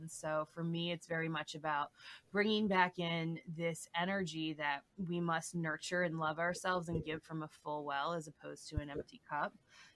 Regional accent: United States; especially in the society I grew up here in America, we're rise and grind.

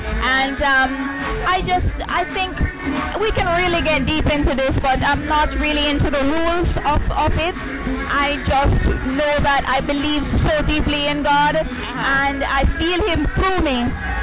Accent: Jamaica; accent: Jamaican; I used to feel very conscious of my Jamaican accent as a child growing up, and being in a North American school

